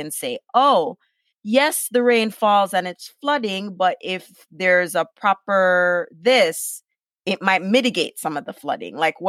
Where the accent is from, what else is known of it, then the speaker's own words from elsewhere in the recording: Jamaica; So one of the things that I know from growing up in Jamaica